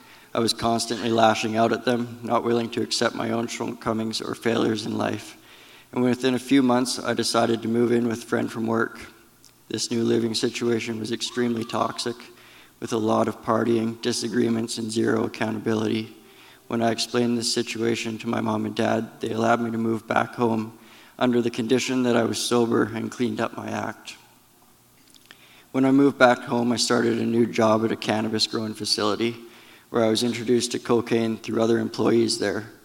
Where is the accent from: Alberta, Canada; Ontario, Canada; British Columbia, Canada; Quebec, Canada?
Alberta, Canada; also born or lived in Northwest Territories; I was born in Northwest Territories into a good Christian family, but moved shortly thereafter to Alberta for my dad's work. I was homeschooled until grade 4